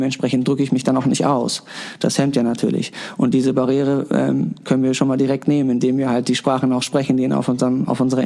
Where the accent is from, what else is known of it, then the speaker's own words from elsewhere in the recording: Hamburg, Germany; ich persönlich bin ja auch in Wilhelmsburg groß geworden, ganz genau. Und ich habe viel in Haus der Jugend gespielt